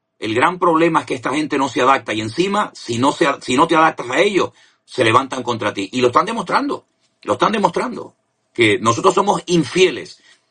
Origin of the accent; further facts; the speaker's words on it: Canary Islands, Spain; ¿Cómo vamos a permitir que se metan en nuestra tierra y nos maten a 1.200 canarios